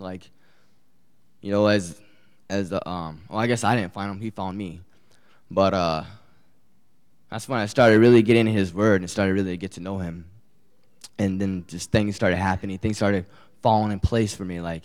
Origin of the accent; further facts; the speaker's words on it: Minnesota, United States; also born or lived in Virginia; now in South Dakota, United States; I came from Minnesota, actually, so y'all know, from Minnesota to Virginia, from Virginia to South Dakota.